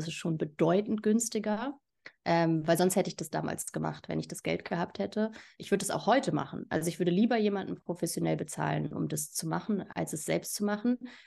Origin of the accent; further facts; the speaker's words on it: Berlin, Germany; Ich bin auch Berlinerin.